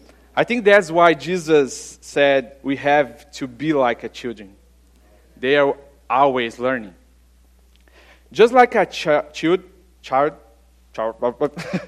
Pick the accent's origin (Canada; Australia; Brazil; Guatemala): Brazil; English is a second language; now in United States; If you don't know me, and maybe you try to figure out about my accent, I'm from Brazil